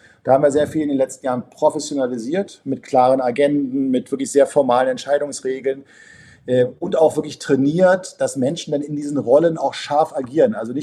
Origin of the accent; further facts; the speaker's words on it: Berlin, Germany; in dieser Stadt, wo ich herkomme, in Berlin